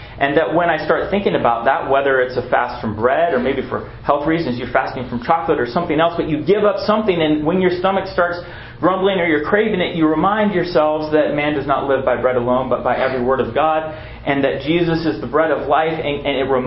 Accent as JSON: {"language": "English", "region": "Washington", "country": "United States", "tie": "born or raised there", "said": "We grew up in Washington, Eastern Washington, a lot of farming, and it's also dry out there"}